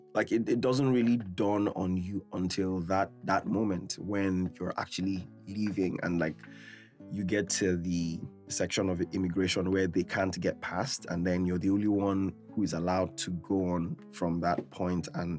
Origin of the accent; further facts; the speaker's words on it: Nigeria; moved away as an adult; now in Ireland; and I am from Nigeria, West Africa.